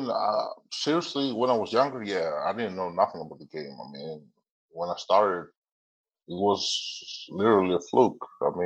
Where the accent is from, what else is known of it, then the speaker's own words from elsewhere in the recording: Tiko, Southwest Region, Cameroon; born there; I was born in Tiko, Cameroon. It was my mother's town.